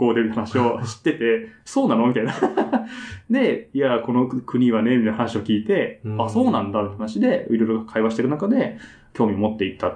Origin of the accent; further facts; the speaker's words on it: Tokyo, Japan; まあ僕、東京の人間なんで、